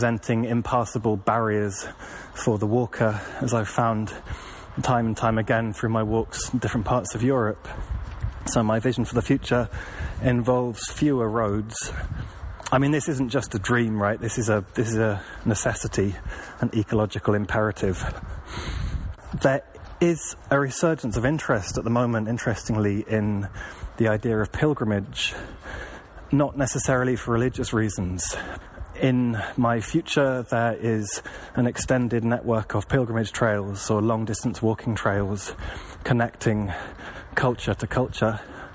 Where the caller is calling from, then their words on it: Bristol, South West England, United Kingdom; I'm calling from Bristol in the southwest of England, where I'm currently walking my dog in the rain.